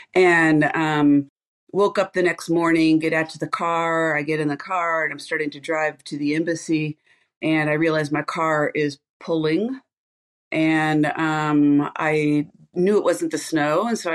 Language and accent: English; California, United States; I'm a blonde from California and I don't know how to change a tire.